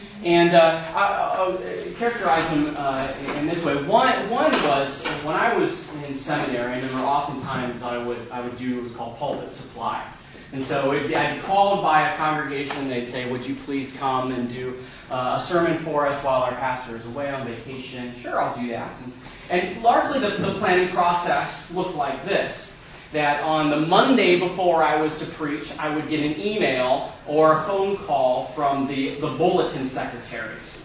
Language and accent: English; Ohio, United States; I'm originally from Northeastern Ohio, where I grew up in a non-denominational charismatic church.